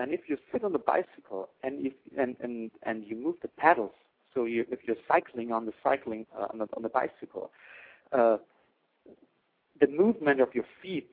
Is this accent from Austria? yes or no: yes; Austria; English is a second language; So we are from Austria, and a good friend of mine recently started an art project